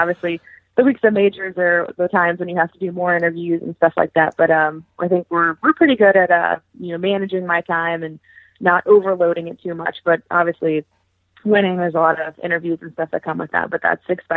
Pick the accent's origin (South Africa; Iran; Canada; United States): United States; You know, being an American player, I root for all the Americans really hard.